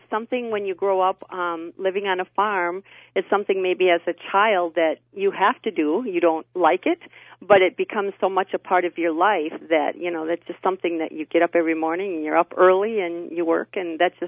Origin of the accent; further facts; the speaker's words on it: Westboro, Wisconsin, United States; now in Medford, United States; I grew up in Westboro, Wisconsin, on a farm, and went to the Westboro School when it was still open